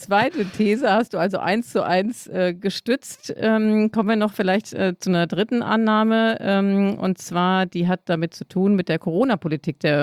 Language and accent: German; Hamm, North Rhine-Westphalia, Germany; dass wir den größten Glaselefanten der Welt haben bei uns in Hamm